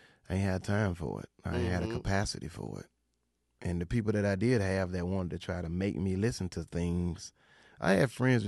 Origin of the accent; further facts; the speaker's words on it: Memphis, Tennessee, United States; also born or lived in Mississippi / Atlanta; me in Memphis. They know me in Mississippi. I ain't from neither one of them. I'm from all three of them. I'm from Atlanta, too.